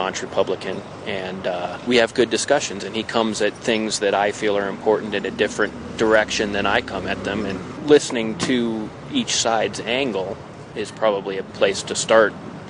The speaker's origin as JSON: {"language": "English", "town": "Laramie", "region": "Wyoming", "country": "United States", "said": "I'm from Laramie"}